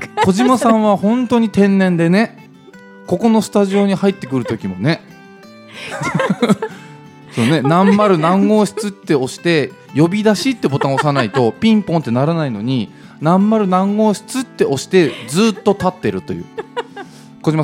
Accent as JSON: {"language": "Japanese", "region": "Hokkaido", "country": "Japan", "said": "まあ僕自身が北海道出身なので"}